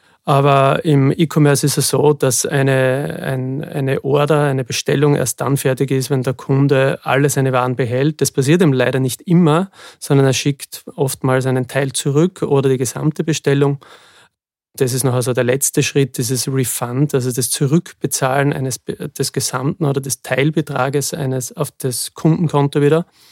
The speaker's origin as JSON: {"language": "German", "town": "Graz", "region": "Styria", "country": "Austria", "said": "Ich komme aus Graz"}